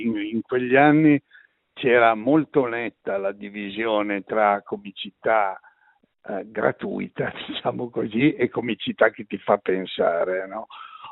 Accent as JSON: {"language": "Italian", "town": "Milan", "region": "Lombardy", "country": "Italy", "said": "io da milanese dico toglierei addirittura il forse"}